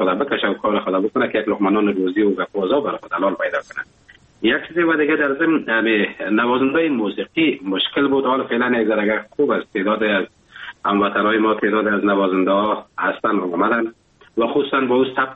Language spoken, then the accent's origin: Persian; Afghanistan; now in Germany; افغانستان عزیز ما که مهر چقدر برای ارتباط وطنم بگویم هنوزم کم است